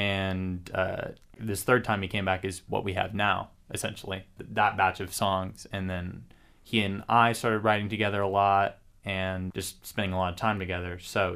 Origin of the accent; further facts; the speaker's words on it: Fort Worth, Texas, United States; now in Dallas, United States; Well, I grew up in Fort Worth and then some of the suburbs around that area. And then I've lived in Dallas pretty much since I was like 10 or 11